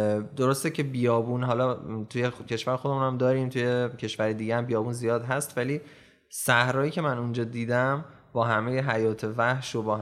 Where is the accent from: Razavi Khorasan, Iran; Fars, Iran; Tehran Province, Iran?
Tehran Province, Iran; Tehran; born there; 26 سالمه، متولد تهران هستم.